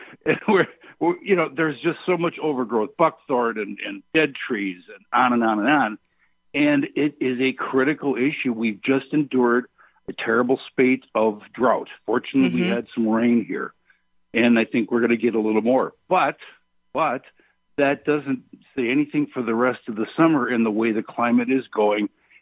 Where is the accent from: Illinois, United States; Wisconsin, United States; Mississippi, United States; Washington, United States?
Wisconsin, United States; Milwaukee; well, I'm from Milwaukee. I grew up around El Verno College. So I grew up in a spit of greenfield surrounded by Milwaukee.